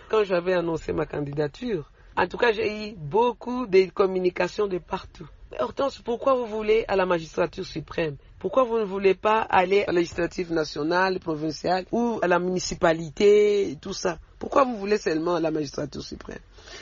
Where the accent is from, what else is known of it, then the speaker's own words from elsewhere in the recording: Côte d’Ivoire; Si tu me vois que je suis handicapé, je suis ivoirien